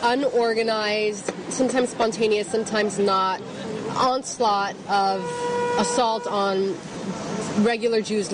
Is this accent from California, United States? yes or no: yes; Los Angeles, California, United States; I was born and raised in Los Angeles. I guess that's where I get my kind of entertainment side.